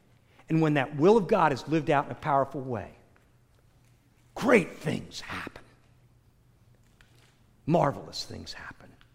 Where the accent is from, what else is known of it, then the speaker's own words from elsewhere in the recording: New Jersey, United States; I mean, in my family growing up in New Jersey, Christmas was a huge deal.